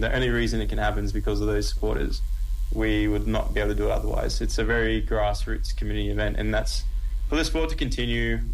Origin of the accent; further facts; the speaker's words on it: Canberra, Australian Capital Territory, Australia; I grew up in Canberra